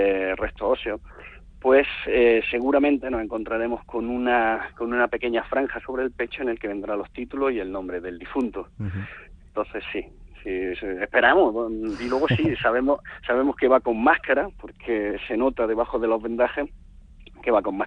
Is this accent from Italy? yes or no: no; Spain; Somos 20 investigadores españoles